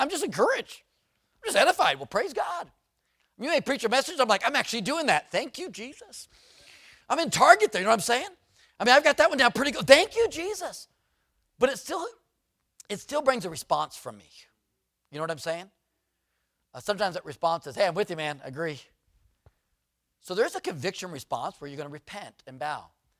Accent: San Diego, California, United States; I grew up in San Diego. So I'm down in Imperial Beach, San Diego, growing up, and we're in a Baptist church there

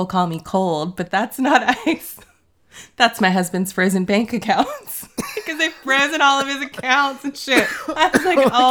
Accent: South Carolina, United States; I'm from South Carolina. I don't know about snow.

